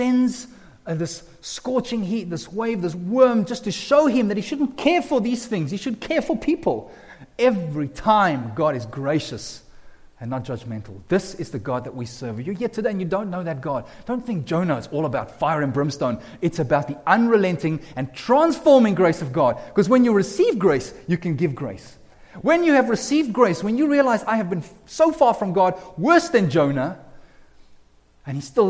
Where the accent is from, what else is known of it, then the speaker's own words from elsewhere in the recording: South Africa; now in Canada; I know these are the things I wrestled with as I came from South Africa. My little worldview was just South African. And then I meet Canadians